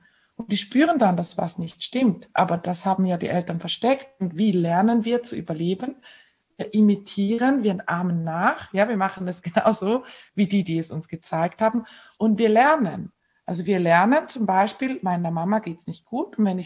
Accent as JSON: {"language": "German", "country": "Switzerland", "said": "Aber bei uns in der Schweiz ist es schon oft so, oder zumindest war das in meiner Empfindung, so in meiner Wahrnehmung."}